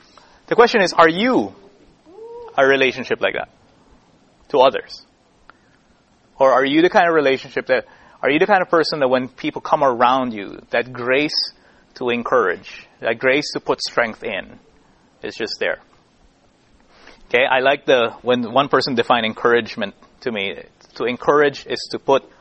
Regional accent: Philippines; From the Philippines. We're in typhoon area, okay?

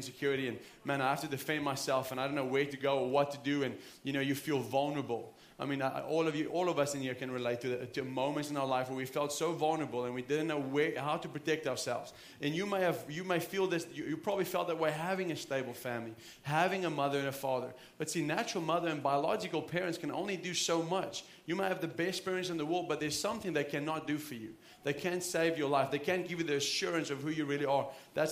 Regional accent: South Africa; first language Afrikaans; English is a second language; You may know I'm from South Africa, but you know, I was born in South Africa to an Afrikaans family

